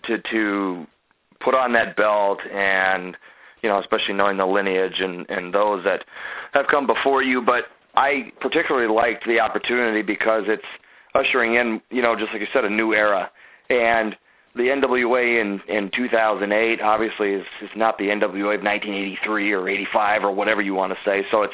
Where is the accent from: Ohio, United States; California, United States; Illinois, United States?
Illinois, United States; Chicago; Well, I grew up in Chicago, so I got mostly AWA and WWF syndicated TV.